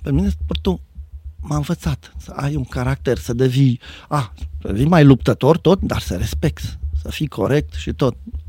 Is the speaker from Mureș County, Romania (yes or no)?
no; Cluj, Cluj County, Romania; also born or lived in Bucharest; sunt un patriot clujan, deși, v-am spus, am făcut facultate la București și armata, de 6 ani de zile am fost plecat, am venit înapoi a doua zi după facultate direct la Cluj. Cu repartiții am venit acasă înapoi.